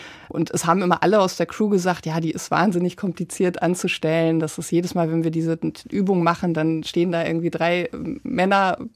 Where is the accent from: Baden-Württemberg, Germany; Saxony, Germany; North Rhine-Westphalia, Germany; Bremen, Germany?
North Rhine-Westphalia, Germany; Ich bin in NRW aufgewachsen, weit weg vom Meer